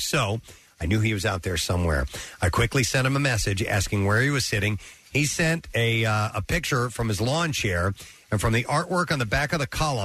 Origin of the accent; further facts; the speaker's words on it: King of Prussia, Pennsylvania, United States; now in Massachusetts, United States; I'm from King of Prussia. But several years ago, I moved to Massachusetts, about 15 minutes off of Cape for work.